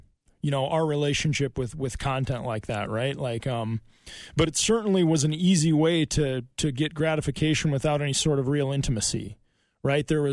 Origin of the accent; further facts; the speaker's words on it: Midwest, United States; Yeah, I grew up in the Midwest. You know, like so many others here, we kind of know what it's like. A little slower pace of life most days